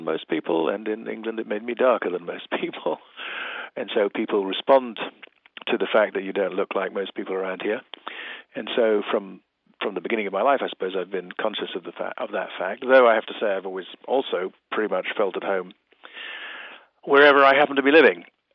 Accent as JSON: {"language": "English", "country": "Ghana", "tie": "born or raised there", "also_born_or_lived": "London", "said": "I was born in London, grew up in Ghana. I'm an American citizen now"}